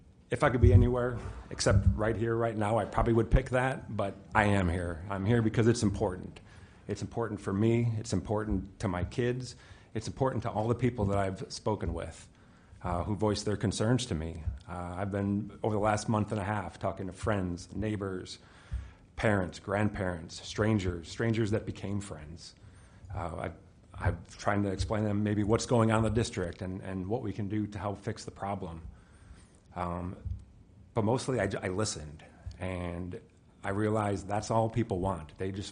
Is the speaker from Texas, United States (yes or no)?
no; Illinois, United States; moved away as an adult; now in Ames, United States; I grew up outside of Chicago. And in 1991, I packed up my bags and I moved west 5 hours to Ames, Iowa, Iowa State University.